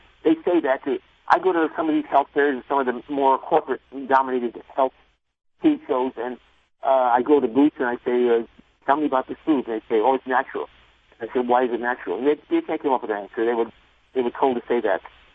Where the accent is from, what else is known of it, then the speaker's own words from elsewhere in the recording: Los Angeles, California, United States; born there; I'm Mexican American. I was born here in Los Angeles, and I've been to Mexico